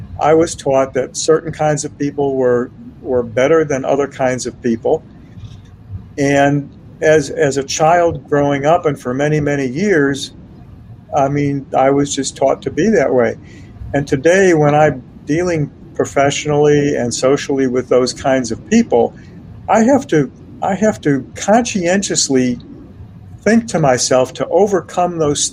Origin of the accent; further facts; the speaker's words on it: Chicago, Illinois, United States; I think back to when I was, again, a kid growing up in Chicago.